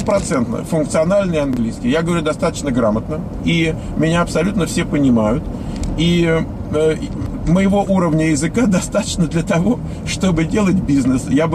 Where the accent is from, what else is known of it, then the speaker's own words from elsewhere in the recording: Russia; accent: Russian; У меня акцент русский.